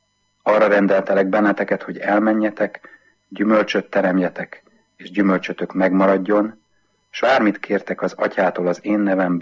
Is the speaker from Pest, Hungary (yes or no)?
yes; Tahitótfalu, Pest, Hungary; én az erdő szélen nőttem föl Tahiban, a Pilisben.